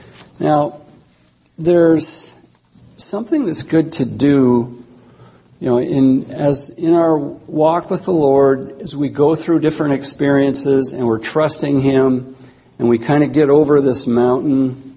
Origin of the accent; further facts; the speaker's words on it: Fircrest, Washington, United States; now in Seattle, United States; And I grew up in Fir Crest, so besides being an absolute culture shock